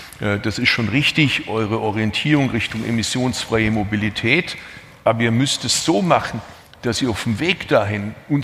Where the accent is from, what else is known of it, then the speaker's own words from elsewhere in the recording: Bad Urach, Baden-Württemberg, Germany; born there; kommt aus meiner Geburtsstadt Baden-Urach